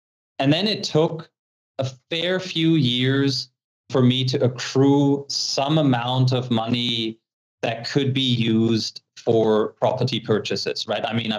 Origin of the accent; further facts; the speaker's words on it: Baden-Württemberg, Germany; English is a second language; I was born and raised in Southwest Germany, basically by a middle-class family with a focus much on education rather than investing.